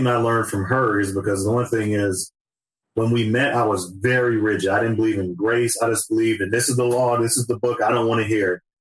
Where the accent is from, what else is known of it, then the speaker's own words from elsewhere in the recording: Virginia, United States; I love the East. I'm from Virginia, so I would be thrilled to live either in Maryland or, well, North Carolina.